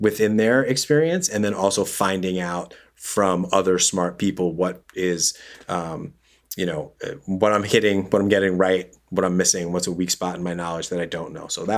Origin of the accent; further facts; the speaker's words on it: Yonkers, New York, United States; I grew up in Yonkers, New York, which is Lower Westchester County.